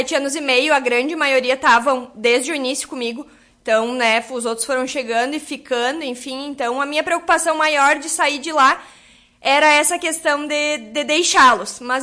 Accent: Arroio do Tigre, Rio Grande do Sul, Brazil; eu sou natural de Arroio do Tigre, cidade mais no centro do estado.

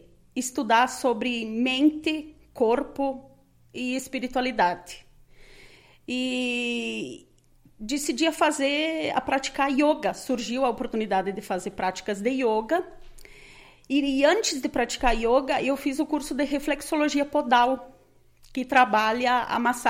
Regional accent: Ibiraiaras, Rio Grande do Sul, Brazil; moved away as an adult; now in Lagoa Vermelha, Brazil; eu sou natural de Ibiraiaras. Estou residindo aqui em Lagoa já fazem 23 anos.

